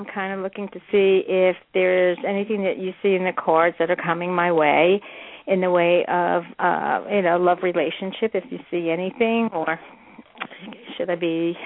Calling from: Pennsylvania, United States; from Pennsylvania. How are you?

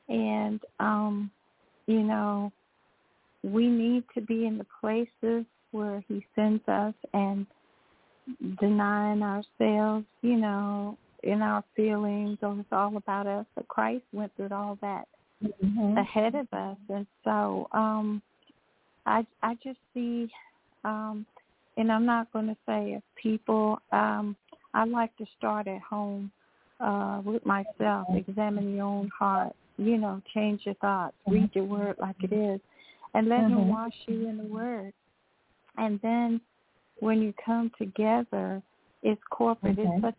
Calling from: Georgia, United States; Hi, LaShawn. … from Georgia.

